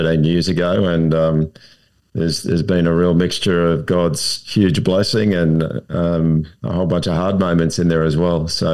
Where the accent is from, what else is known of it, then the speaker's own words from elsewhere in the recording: Australia; G'day, Curtis, and hello to all the listeners. As you can tell by my greeting, I'm from Australia.